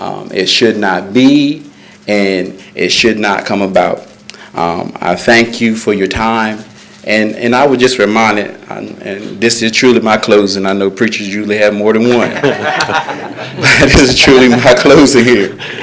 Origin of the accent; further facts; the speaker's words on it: Delaware, United States; born there; I have been a member of Sussex County, well, a community member for 45 years. I was born in Nanticoke Hospital, 1973, on March the 11th.